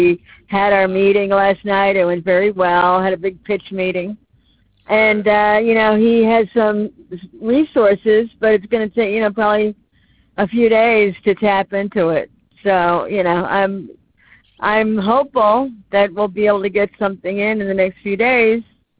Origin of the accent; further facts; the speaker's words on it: Connecticut, United States; also born or lived in Los Angeles; And I was in LA for many years, since 2019. And so I decided to come back to my home state of Connecticut